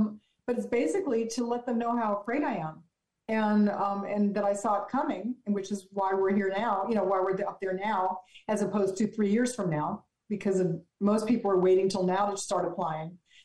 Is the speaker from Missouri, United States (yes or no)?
no; California, United States; Somebody even said, where are you coming from? And we said, California. And they go, well, no wonder you're leaving.